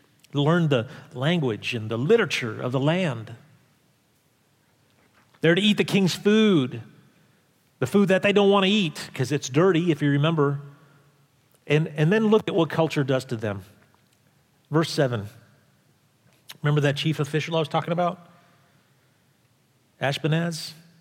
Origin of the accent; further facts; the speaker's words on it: Brooklyn, New York, United States; Yeah, I am. I know. You can't tell with my accent, right, Gigi?